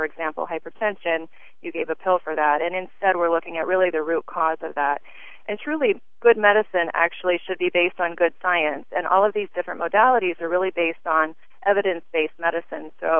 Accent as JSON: {"language": "English", "region": "Pennsylvania", "country": "United States", "tie": "born or raised there", "said": "moved back into my hometown, the Shenango Valley, in 2006."}